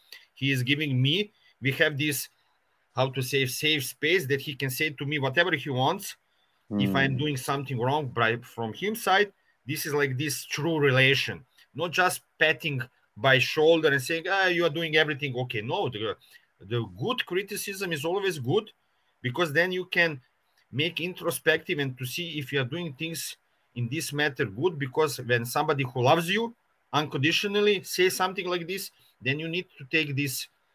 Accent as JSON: {"language": "English", "country": "Slovenia", "tie": "born or raised there", "second_language": "English", "said": "I took from my growing up in Slovenia a lot of nice things mm-hmm. because it was really very nice. My childhood in Slovenia was very nice"}